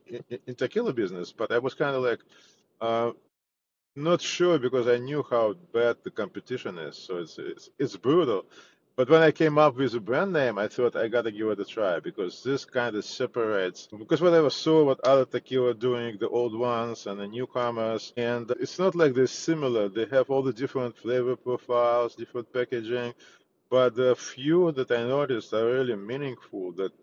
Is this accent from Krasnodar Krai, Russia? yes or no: no; Moscow, Russia; English is a second language; now in United States; Well, I came from Moscow back in 88.